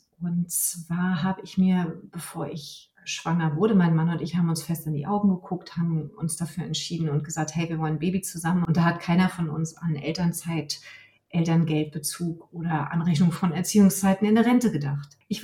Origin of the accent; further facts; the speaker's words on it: Rostock, Mecklenburg-Vorpommern, Germany; born there; Ich bin gebürtige Rostockerin.